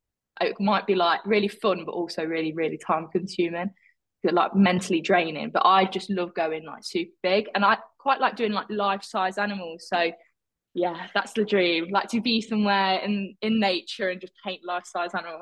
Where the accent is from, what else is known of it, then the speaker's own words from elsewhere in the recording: Leicester, East Midlands, United Kingdom; I'm from Leicester, so I'm like right in the middle.